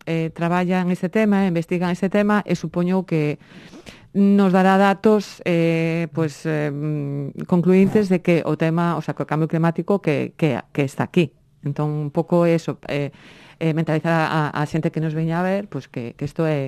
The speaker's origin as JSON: {"language": "Galician", "town": "Fene", "region": "Galicia", "country": "Spain", "said": "e como son de FENE, pues, ocorrésonos, bueno, pues, podemos organizarlas en FENE."}